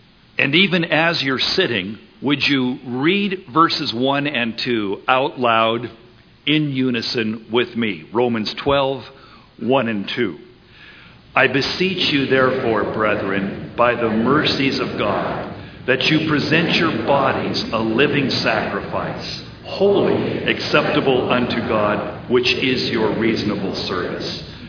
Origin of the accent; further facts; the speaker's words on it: San Jose, California, United States; But I grew up in California. I was raised in San Jose, and I came down to Southern California after I finished high school to attend Biola University.